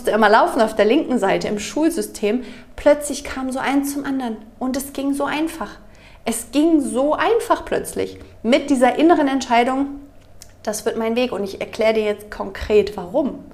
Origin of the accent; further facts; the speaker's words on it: Germany; moved away as an adult; now in Switzerland; Ursprünglich komme ich ja aus Deutschland, kann in die Schweiz gehen und hier studieren.